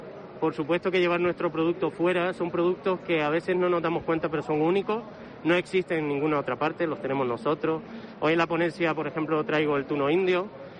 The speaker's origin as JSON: {"language": "Spanish", "region": "Canary Islands", "country": "Spain", "said": "la isla de Gran Canaria, a mi tierra"}